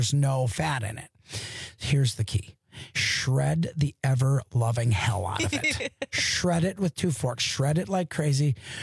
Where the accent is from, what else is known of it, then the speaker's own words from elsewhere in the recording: Wisconsin, United States; I'm from Wisconsin.